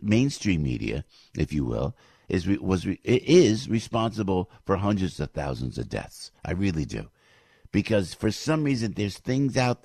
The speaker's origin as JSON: {"language": "English", "country": "United States", "said": "I'm an American, and I like to speak the truth, organically honest."}